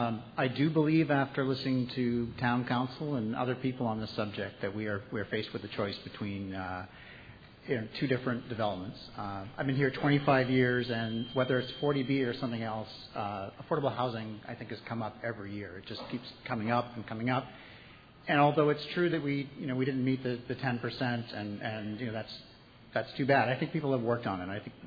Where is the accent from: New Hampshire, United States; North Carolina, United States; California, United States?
New Hampshire, United States; Peterborough; now in Sudbury, United States; I grew up in Peterborough, New Hampshire, in the Monadnock region, and I just felt immediately at home.